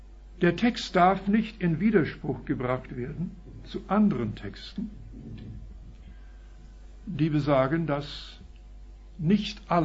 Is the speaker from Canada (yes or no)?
yes; Canada; Ich komme aus Kanada, das wissen die meisten vielleicht. Wir wohnen aber nicht da und sind nur ab und zu da, alle paar Jahre vielleicht.